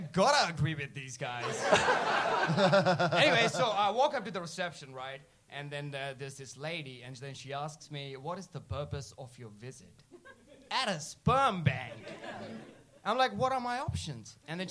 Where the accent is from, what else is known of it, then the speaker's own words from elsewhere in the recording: India; Not curry the boats, because I'm Indian.